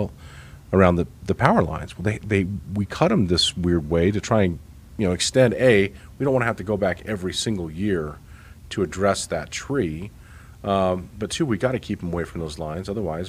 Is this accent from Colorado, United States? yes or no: yes; Denver, Colorado, United States; And I mean, growing up in Denver, just reflecting on as a child, I remember we had a closet that had a specific section of candles